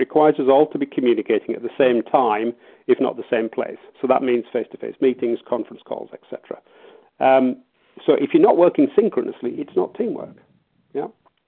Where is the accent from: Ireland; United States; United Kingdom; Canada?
United Kingdom; Yorkshire and the Humber; As a Yorkshireman and naturally generous, I get disappointed by that.